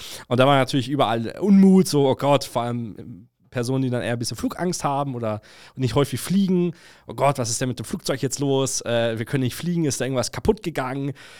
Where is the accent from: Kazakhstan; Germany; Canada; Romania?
Germany; Cologne, North Rhine-Westphalia; ich bin aus Köln